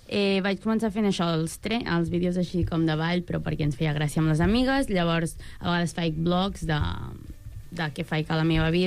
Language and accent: Catalan; Manresa, Catalonia, Spain; Soc de Manresa i jo ho dic així.